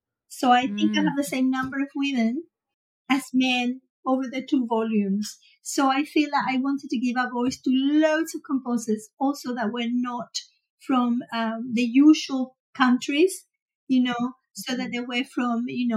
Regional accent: Venezuela; I grew up in Venezuela, so I was surrounded by Latin music, salsa, you know

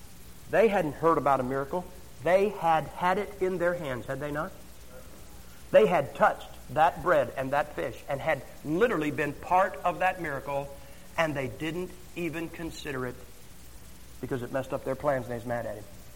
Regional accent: Ohio, United States; Now we're from Ohio, correct?

